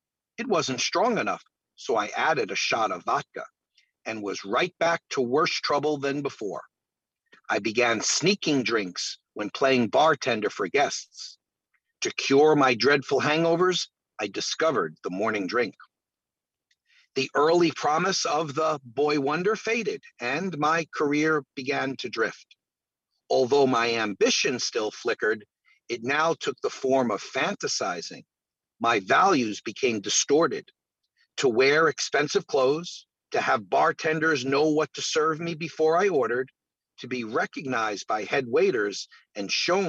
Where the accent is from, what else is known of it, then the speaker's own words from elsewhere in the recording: Kansas, United States; I was raised in Kansas, the only child of loving parents who drank socially. We moved frequently.